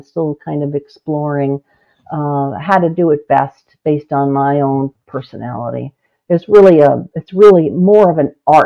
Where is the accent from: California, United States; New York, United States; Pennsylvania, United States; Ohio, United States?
New York, United States; Well, I grew up on Long Island, went to school in upstate New York, went to law school in New York City, and started my legal career in New York.